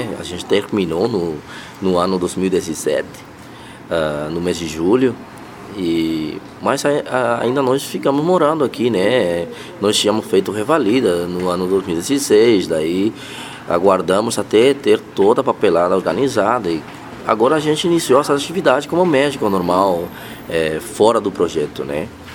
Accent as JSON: {"language": "Portuguese", "country": "Cuba", "second_language": "Portuguese", "lives_now": "Brazil", "said": "Hoje eu posso falar que eu sou cubano livre, né?"}